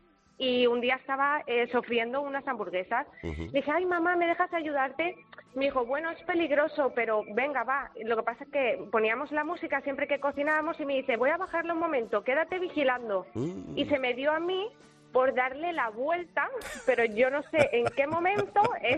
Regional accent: Spain; pero soy española

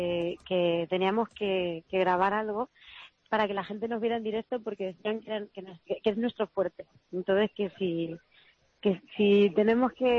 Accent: Castilla-La Mancha, Spain; accent: manchego; yo creo que soy muy manchega hablando también.

